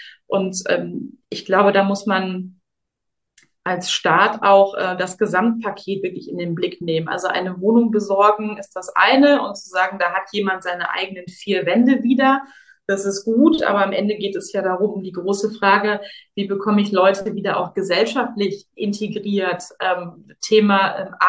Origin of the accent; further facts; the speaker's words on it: Duisburg, North Rhine-Westphalia, Germany; Also ich komme ja aus Duisburg.